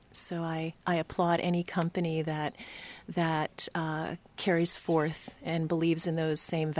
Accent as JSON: {"language": "English", "region": "Rhode Island", "country": "United States", "said": "I'm from Rhode Island."}